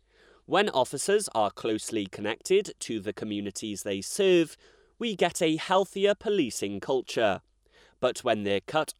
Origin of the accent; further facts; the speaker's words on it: Ticehurst, South East England, United Kingdom; I grew up and live in Ticehurst. I went to local state schools and read philosophy and theology at Oxford.